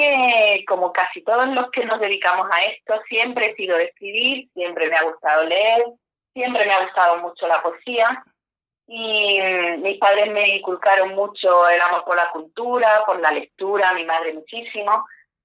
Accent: Cádiz, Andalusia, Spain; born there; now in Madrid, Spain; vais a notar enseguida por mi forma de hablar que no soy de la Comunidad de Madrid, aunque llevo aquí casi 30 años, pero nací en Cádiz, así que sigo siendo andaluza.

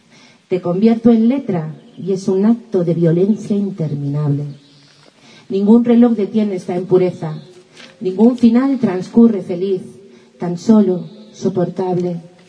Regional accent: Daimiel, Castilla-La Mancha, Spain; vengo de Valencia, pero nací aquí en esta tierra. Crecí en un pueblecito que se llama Daimiel, que está aquí al lado.

